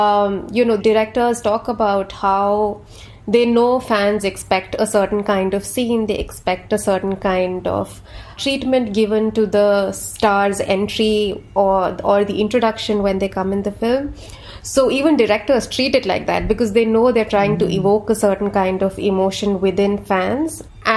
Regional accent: Kochi, Kerala, India; I was watching it in my hometown, Kochi, in Kerala.

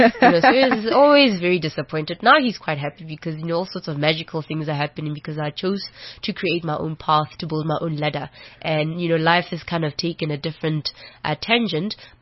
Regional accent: Qwaqwa, Free State, South Africa; I'm from Gwagwa, and, you know, I have an entrepreneurial family.

